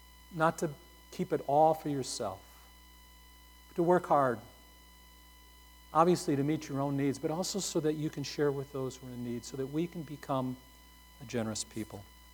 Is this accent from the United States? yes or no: yes; United States; now in Tanzania; at the end of the day, I'm still an American.